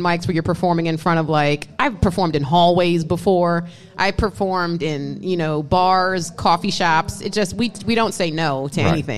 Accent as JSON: {"language": "English", "town": "Cincinnati", "region": "Ohio", "country": "United States", "tie": "born or raised there", "also_born_or_lived": "Queens, United States", "said": "Queens, the first 10 years of my life, and then Cincinnati, Ohio."}